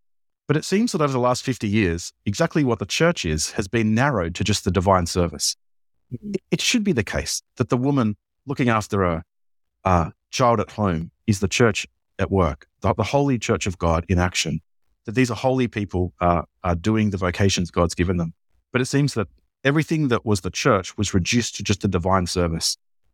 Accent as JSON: {"language": "English", "country": "Australia", "lives_now": "Wisconsin, United States", "said": "And I'm speaking here from Wisconsin"}